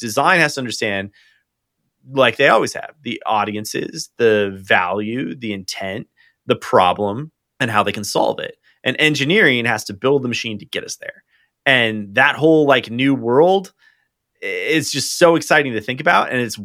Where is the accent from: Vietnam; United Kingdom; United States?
United States; Yeah, I mean, Dave, I'm an American.